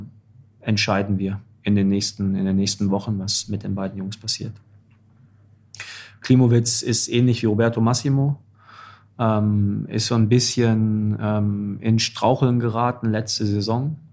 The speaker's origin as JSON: {"language": "German", "town": "Dortmund", "region": "North Rhine-Westphalia", "country": "Germany", "said": "jetzt bin ich als Dortmunder"}